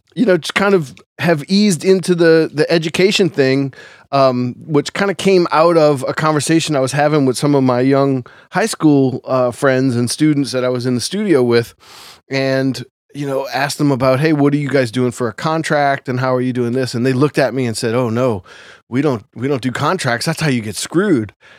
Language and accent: English; New Orleans, Louisiana, United States; born and raised in New Orleans.